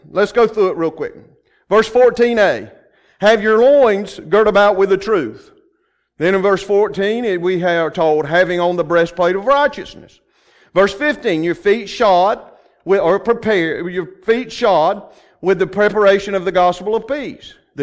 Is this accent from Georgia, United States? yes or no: yes; Georgia, United States; I was raised up in South Georgia. We have sand.